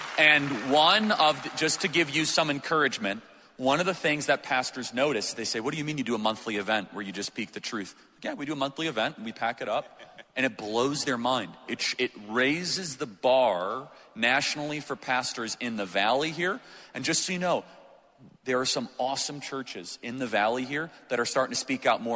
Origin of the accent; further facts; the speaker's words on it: Chicago, Illinois, United States; hey, I grew up in Chicago.